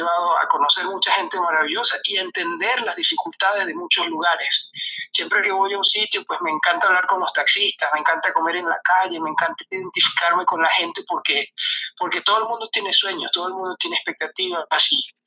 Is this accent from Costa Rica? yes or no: no; Venezuela; moved away; me fui de Venezuela muy jovencito, estudié allá, gané competencia, siempre quería volver a Venezuela, traer medallas, traerla a Venezuela y a mi gente